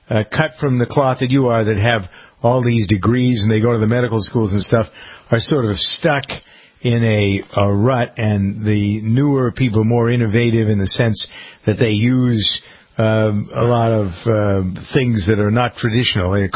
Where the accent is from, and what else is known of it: Framingham, Massachusetts, United States; born or raised there